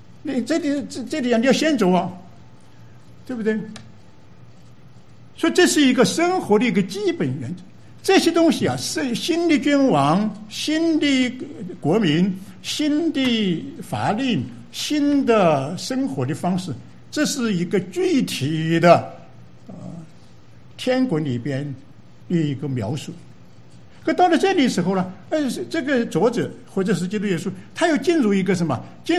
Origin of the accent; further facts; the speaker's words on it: China; 我们中国人说己所不欲无施于人，这是比较 negative，